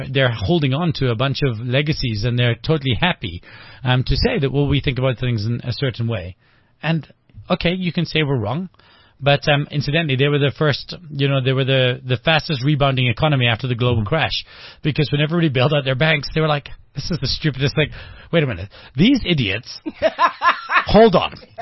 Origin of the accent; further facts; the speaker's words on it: Scotland, United Kingdom; I'm Scottish, and one of the things I'm most upset about is, I mean, I've got an Irish surname, and I don't have a clan and a tartan.